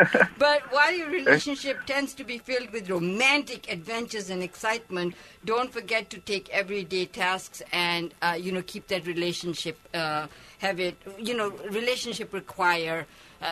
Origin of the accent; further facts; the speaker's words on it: United States; But I'm an American. That's where it's at.